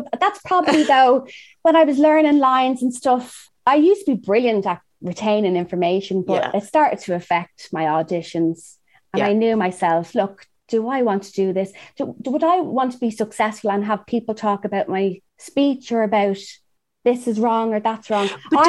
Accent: Ireland; now in Los Angeles, United States; It's LA. It's done. I'm from Ireland. I'm not used to this weather.

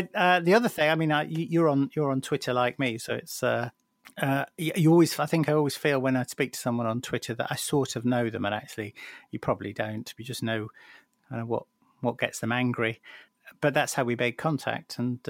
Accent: North West England, United Kingdom; born there; I was born in Lancashire, the other side of the Pennines.

